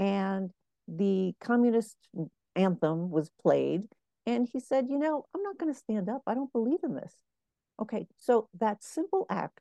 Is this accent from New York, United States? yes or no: yes; New York, United States; born or raised there; also born or lived in Cuba